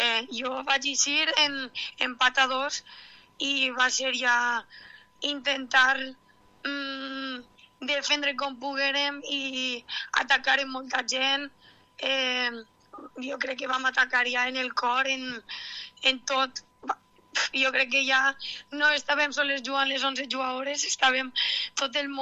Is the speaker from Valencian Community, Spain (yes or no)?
yes; Vila-real, Valencian Community, Spain; per a la gent que som de Villarreal i que som del Villarreal